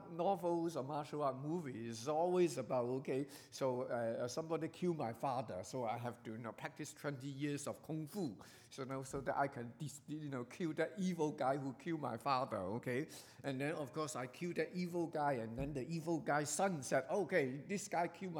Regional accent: Hong Kong; I grew up in Hong Kong.

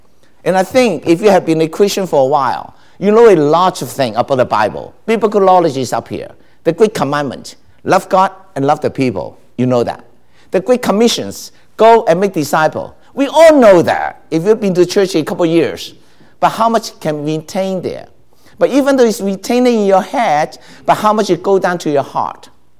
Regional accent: Calgary, Alberta, Canada; now in Panama; I come from Calgary.

